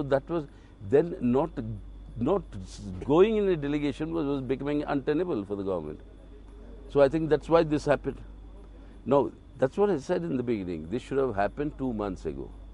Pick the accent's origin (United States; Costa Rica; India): India; I, as an Indian parliamentarian, saying that I'm willing to talk to anybody